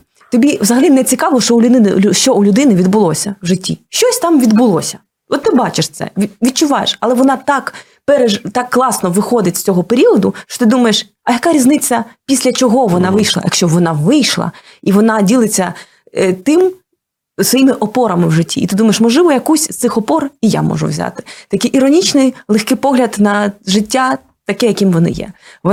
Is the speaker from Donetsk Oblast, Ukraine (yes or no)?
no; Kharkiv, Kharkiv Oblast, Ukraine; first language ru; Я не пишаюся тим, але я вирісла в Харкові, в російськомовній родині